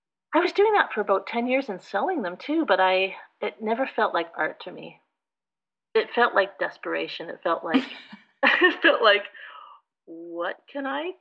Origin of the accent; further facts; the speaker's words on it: Victoria, British Columbia, Canada; also born or lived in Kamloops / Ottawa; And so I, in and around Victoria, BC.